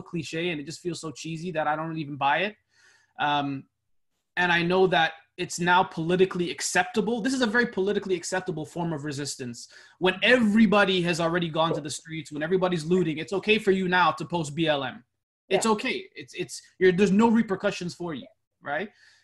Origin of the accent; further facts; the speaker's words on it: Canada; I'm Oromo ethnically, which is an ethnic group in Ethiopia. But I mean, when I grew up in Canada, I didn't have any connection with Africa, right? I was born in Canada.